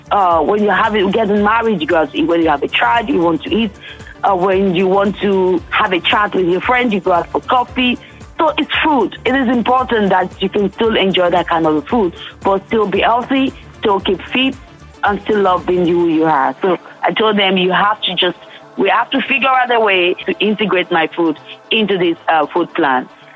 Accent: Ireland; everybody knew I was from Ireland.

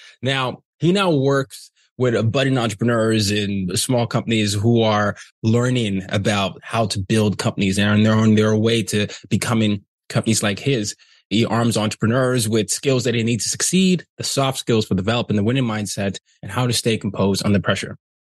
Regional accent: Nigeria; I'm Nigerian

